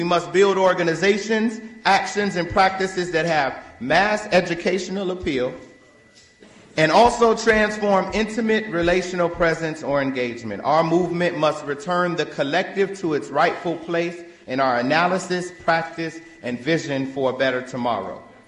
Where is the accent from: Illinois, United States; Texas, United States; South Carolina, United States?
Illinois, United States; Chicago; I'm from West Englewood, Chicago. Arguably the worst part of the murder capital of the country.